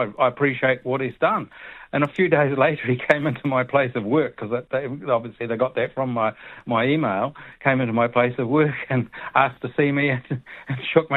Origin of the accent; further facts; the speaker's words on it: Invercargill, Southland, New Zealand; now in Rolleston, New Zealand; when we lived in Invercargill, when I grew up in Invercargill.